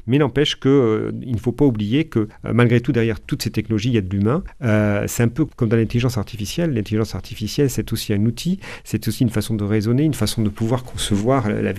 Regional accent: Occitanie, France; moi je suis issu du Comminges

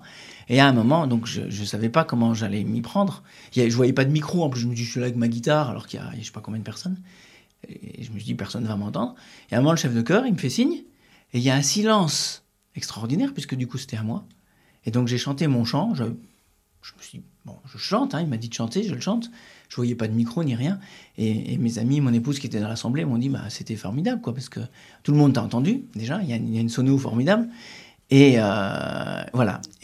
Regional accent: Nancy, Grand Est, France; Je viens de Nancy, de Lorraine.

